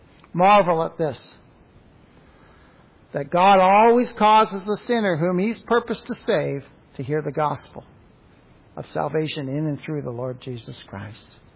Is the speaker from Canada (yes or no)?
yes; Bolton, Ontario, Canada; moved away as an adult; also born or lived in Brampton / Oregon; I was born in Brampton, Ontario, Canada. And raised in Bolton, Ontario, Canada. All God purposed all that. And then I went down to, when I got older, I moved down to Oregon